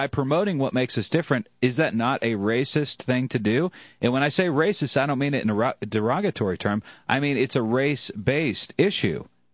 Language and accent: English; Ireland; and I'm Irish, which means I'm surly, drunk